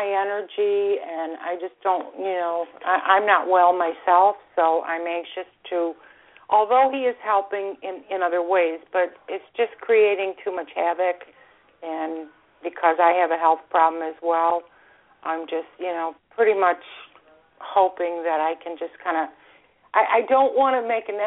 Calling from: Florida, United States; I'm calling from Florida.

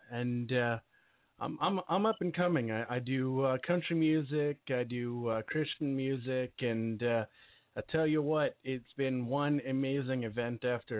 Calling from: New Florence, Pennsylvania, United States; I'm calling you from New Florence, Pennsylvania.

